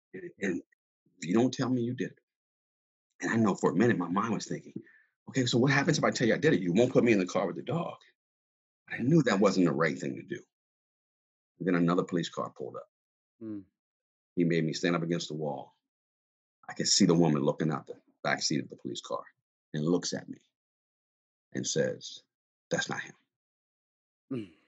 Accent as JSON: {"language": "English", "town": "Alexandria", "region": "Virginia", "country": "United States", "tie": "born or raised there", "said": "You know, growing up in Alexandria"}